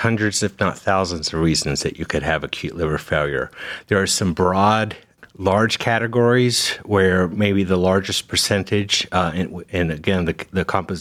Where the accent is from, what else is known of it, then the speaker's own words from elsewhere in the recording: Las Vegas, Nevada, United States; So I was born and raised in Las Vegas, so Western boy.